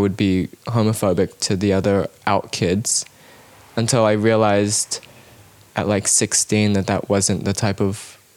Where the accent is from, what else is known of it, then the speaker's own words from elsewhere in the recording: Cambodia; they met in Cambodia and had a bar together for like 10 years or so, and I grew up in Cambodia